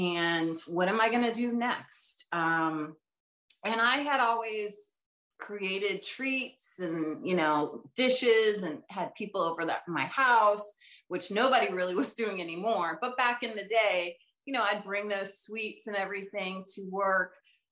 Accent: Virginia, United States; now in Chicago, United States; I'm originally from Virginia. So I was there in Virginia doing all of that, and then was hired by the NCAA to coordinate national championships. Ultimately moved to Chicago.

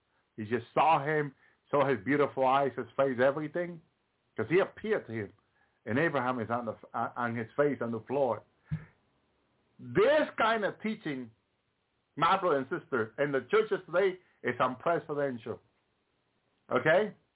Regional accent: Massachusetts, United States; One of our prophets in the church where I grew up in Massachusetts

